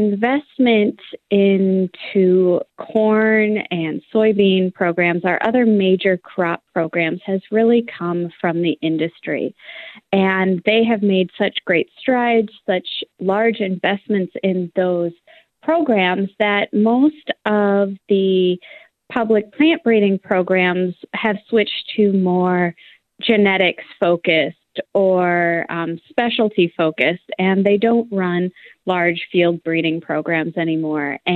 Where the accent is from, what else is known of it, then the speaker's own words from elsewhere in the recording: Iowa, United States; I'm from Iowa. I grew up in the middle of corn and soybean fields